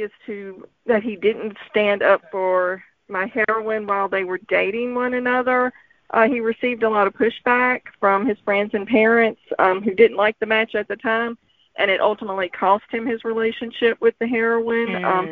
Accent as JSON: {"language": "English", "region": "Mississippi", "country": "United States", "said": "I am from Mississippi. And we have a lot of small towns here."}